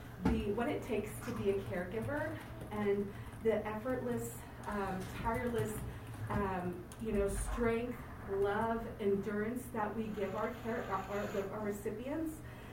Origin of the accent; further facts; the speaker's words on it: California, United States; So I'm from Trinity County.